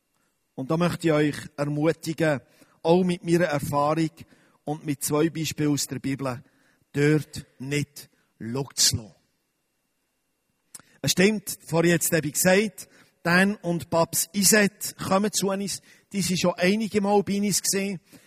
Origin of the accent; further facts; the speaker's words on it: Switzerland; Und gerade als Schweizer haben wir eine Prägung von der Zurückhaltung